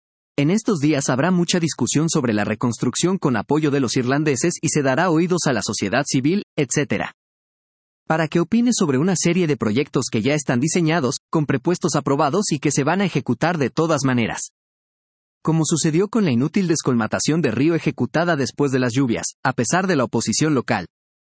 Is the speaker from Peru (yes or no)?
yes; Piura, Peru; En Piura, la pasábamos relativamente bien, hasta que se desbordó nuestro río Piura